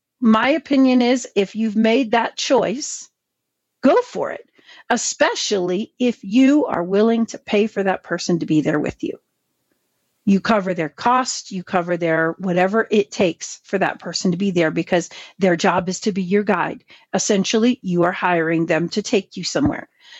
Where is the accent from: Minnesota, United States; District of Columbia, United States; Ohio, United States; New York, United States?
New York, United States; I'm a New Yorker. We believe in walk like we mean it everywhere